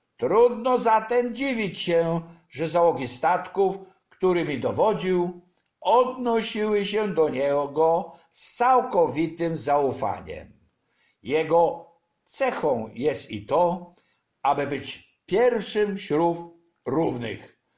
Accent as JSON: {"language": "Polish", "town": "Chełmża", "region": "Kuyavian-Pomeranian Voivodeship", "country": "Poland", "tie": "born or raised there", "also_born_or_lived": "Wielebnów", "said": "Wszystko to działo się w Chełmży na Pomorzu. Przeprowadziliśmy się tam w 1948 z Wielebnowa, który był wioską pod Kielcami."}